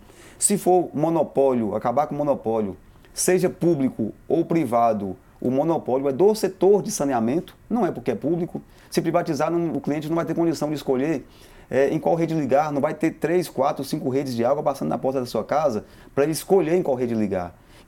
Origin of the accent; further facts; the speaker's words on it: Salinas, Minas Gerais, Brazil; Você já percebeu meu sotaque, né? Eu não sou de Belo Horizonte. Eu sou de Salinas, a região mais carente do nosso estado. Está ali coladinho no Vale do Jequitinhonha e Vale do Mucuri.